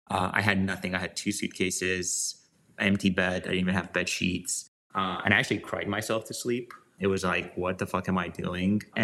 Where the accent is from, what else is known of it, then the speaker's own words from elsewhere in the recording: Bucharest, Romania; moved away as an adult; now in United States; So for context, I grew up in Romania, in Bucharest. I moved to the US when I was 18, coming in for college.